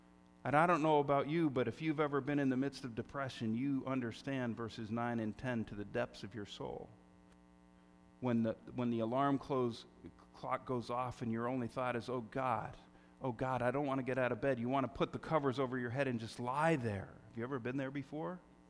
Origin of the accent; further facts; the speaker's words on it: New Jersey, United States; I don't know, growing up in the Jersey Shore or being around beaches, one of the things that was always sort of interesting